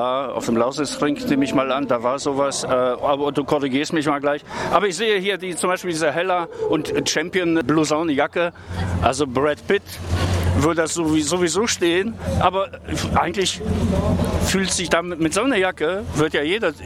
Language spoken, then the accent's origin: German; Hanover, Lower Saxony, Germany; Düsseldorf hört sich immer teuer an für mich als Hannoveraner.